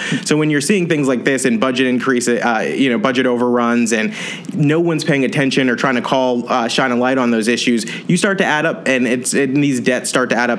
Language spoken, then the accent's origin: English; New Jersey, United States; now in Houston, United States; So I have to, as I always do, tell everybody that I'm from New Jersey originally.